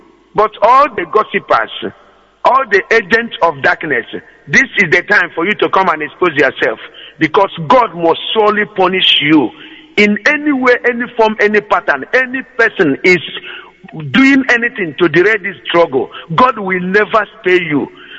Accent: Umunumo, Nigeria; now in London, United Kingdom; I am from Umunumo Amandoba in Biafra land.

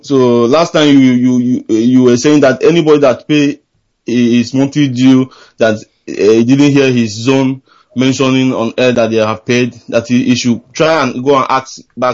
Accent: Ikenga, Anambra, Nigeria; now in Norway; I'm from Ikenga town in Agwata, local government.

